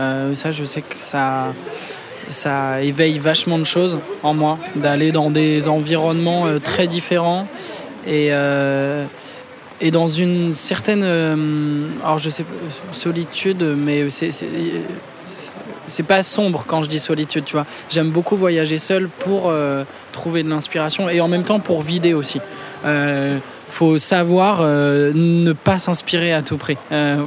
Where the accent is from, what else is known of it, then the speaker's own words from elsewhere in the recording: Clamart, Île-de-France, France; born there; Moi, je suis né à Clamart